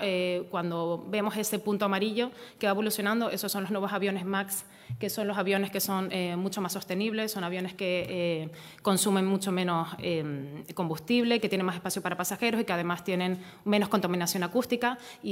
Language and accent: Spanish; Tenerife, Canary Islands, Spain; Yo como tinerfeña soy country manager de la compañía en España, pero soy de Tenerife